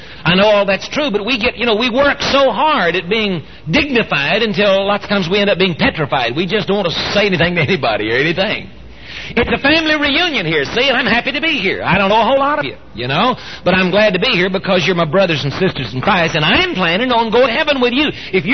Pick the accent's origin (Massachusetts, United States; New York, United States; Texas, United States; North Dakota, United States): Texas, United States; San Antonio; Funny thing, I'm from San Antonio, you see, and I don't get to come back much.